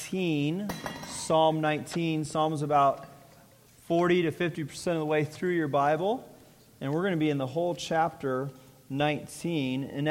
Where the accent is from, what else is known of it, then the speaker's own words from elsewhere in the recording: California, United States; You see, growing up in California, I had rarely left the state.